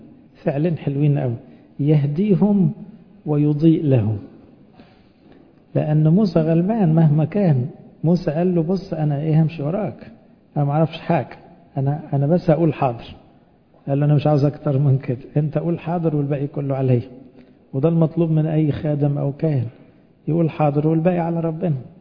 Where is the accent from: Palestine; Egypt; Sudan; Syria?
Egypt; احنا مسيحيين، يعني فرعنا أصلا بس كمصريين